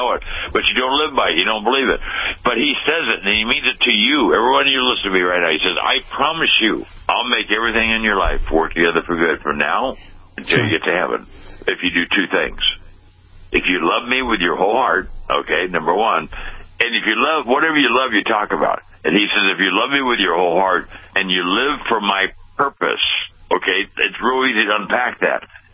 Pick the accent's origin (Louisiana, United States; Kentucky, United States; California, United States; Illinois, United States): California, United States; Pasadena; I was born and raised in Pasadena.